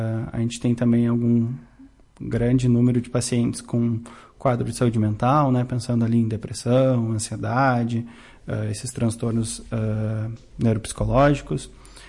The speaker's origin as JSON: {"language": "Portuguese", "town": "São Francisco de Paula", "region": "Rio Grande do Sul", "country": "Brazil", "lives_now": "Vacaria, Brazil", "said": "Sou de São Francisco de Paula, isso, correto. Aqui também no Rio Grande do Sul."}